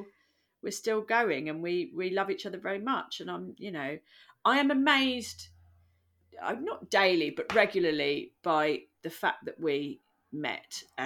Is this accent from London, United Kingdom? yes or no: yes; London, United Kingdom; And I'm from London